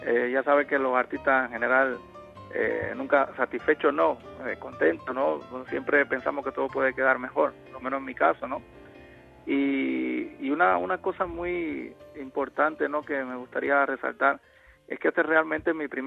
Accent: Manzanillo, Granma, Cuba; yo soy de ahí de Cuba, pero de Manzanillo, que es una zona de trovadores

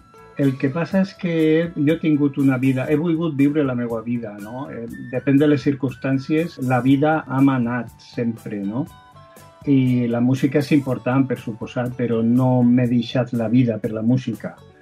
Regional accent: Valencian Community, Spain; first language Valencian; el meu projecte és en valencià, en la meva llengua.

